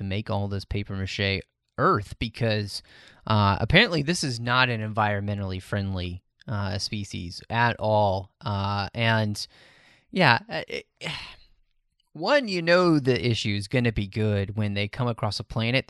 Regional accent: Texas, United States; I am from the South, so I am not making fun of anyone. I'm born and raised in Texas

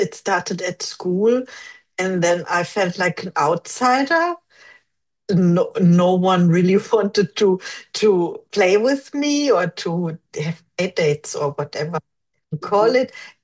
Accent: Germany; English is a second language; now in United States; I'm originally from Germany.

